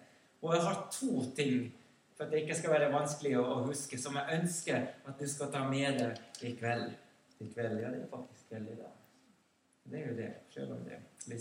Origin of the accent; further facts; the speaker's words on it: Ekenäs, Uusimaa, Finland; Och den byn som jag växte upp i Finland som du vet heter Ekenäs på svensk.